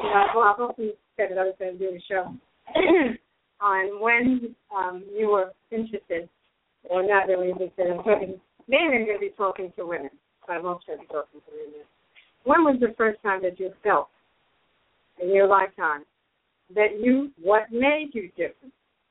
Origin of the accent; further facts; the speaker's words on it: New Jersey, United States; growing up in New Jersey, I felt a little different.